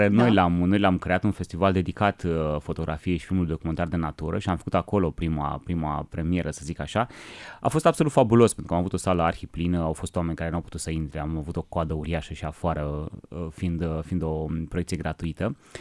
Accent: Brașov, Brașov County, Romania; știu că e o oră destul de târzie pentru mine ca brașovean, că noi avem gluma asta tot timpul, că noi ne culcăm o dată cu găinile

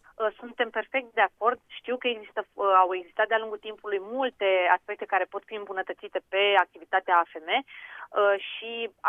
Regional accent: Romania; noi, ca români, câștigăm de fiecare dată când reușim să sprijinim produsele românești

